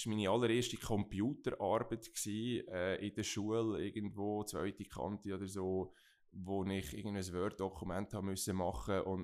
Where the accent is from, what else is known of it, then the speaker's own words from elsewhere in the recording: Lucerne, Switzerland; Und als Luzerner, ja, ich sage jetzt mal, gibt es nicht viel Schöneres, in diesem Bereich zu arbeiten.